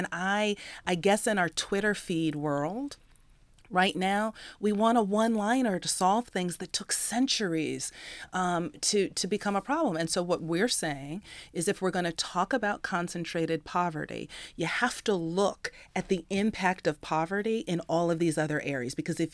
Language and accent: English; Massachusetts, United States; My home state of Massachusetts did it years ago